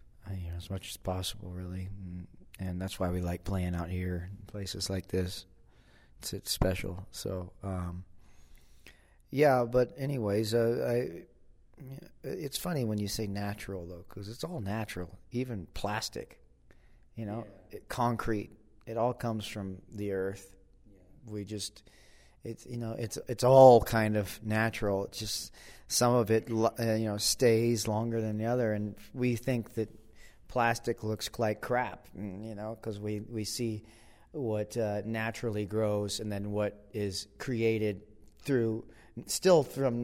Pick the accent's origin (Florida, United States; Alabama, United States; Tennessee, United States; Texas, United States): Texas, United States; Austin; also born or lived in Maui, Hawaii; I grew up in Austin. I was born in Austin, and we live outside of the city about 40 miles. So we have horses and a ranch out there. But then I also grew up on an island in Hawaii.